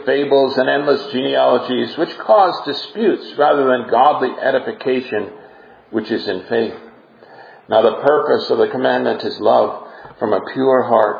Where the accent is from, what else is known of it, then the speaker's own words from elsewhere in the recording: California, United States; where are you from? And people say, California. And I'm like, oh, me too.